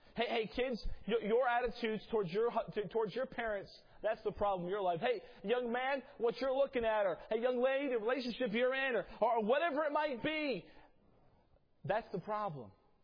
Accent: San Francisco, California, United States; I'm from San Francisco.

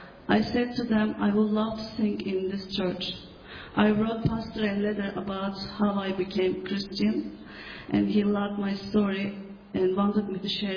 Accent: İzmir, Turkey; English is a second language; moved away as an adult; I am from Turkey, west part of Turkey, which is close to Ephesus. I came to leave this country last year on October.

